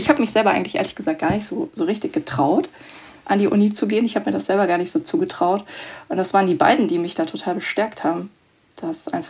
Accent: Berlin, Germany; also born or lived in Bavaria; ich komme ursprünglich auch aus Berlin, also vom Rand Berlin.

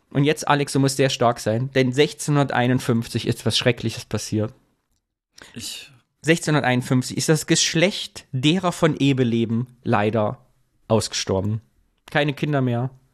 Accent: Sondershausen, Thuringia, Germany; da von Sondershausen, wo ich herkomme, etwa so knapp 15, 16 Kilometer, also 15 Minuten Fahrt.

